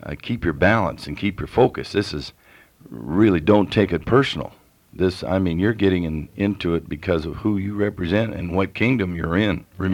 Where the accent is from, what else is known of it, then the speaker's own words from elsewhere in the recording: United States; Now, I'm an American to the core